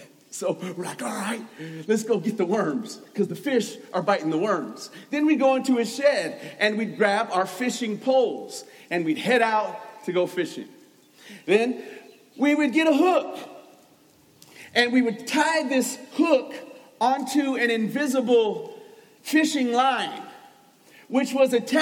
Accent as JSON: {"language": "English", "region": "Colorado", "country": "United States", "tie": "born or raised there", "said": "I grew up in Colorado. I didn't grow up in church."}